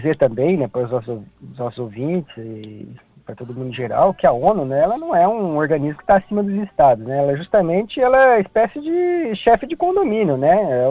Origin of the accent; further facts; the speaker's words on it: Assis, São Paulo, Brazil; born there; Eu trabalho em Paraguaçu e em Assis, que é a cidade onde eu nasci. Assis é a cidade que é um pouco maior que da região, uhum. Tem cerca de 100 mil habitantes, né?